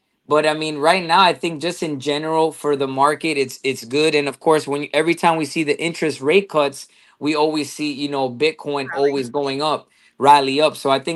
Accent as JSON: {"language": "English", "town": "Miami", "region": "Florida", "country": "United States", "tie": "born there", "said": "So I'm just, I'm glad I was born here in Miami."}